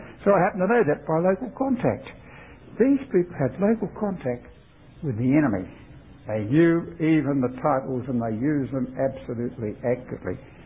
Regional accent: Australia; where we come from, we say Australia. People say, "Oh yes, that's over near Poland, isn't it?" No, we are not from Austria. We are from Australia.

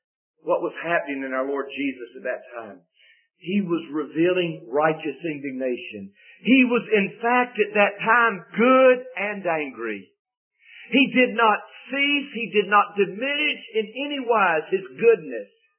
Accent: the South, United States; I've heard the expression throughout my years, at least growing up in the South

